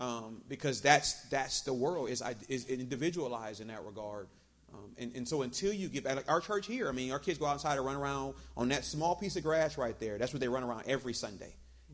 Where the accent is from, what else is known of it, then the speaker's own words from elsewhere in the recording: Illinois, United States; Growing up in Illinois, the best time to go outside was when it was snowing.